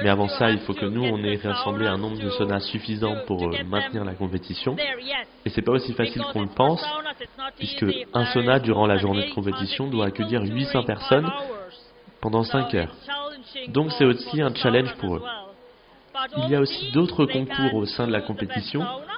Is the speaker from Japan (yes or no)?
yes; Japan; French is a second language; Nous venons du Japon, on participe à cet événement en tant que promoteur de la culture japonaise.